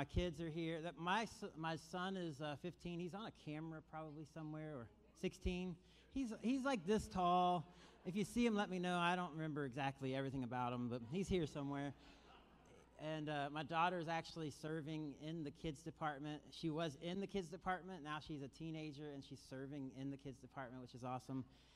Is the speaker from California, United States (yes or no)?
no; Florida, United States; I am from Florida, which is why I'm wearing the Hawaiian shirt. I actually love Florida heat, Pastor Josh.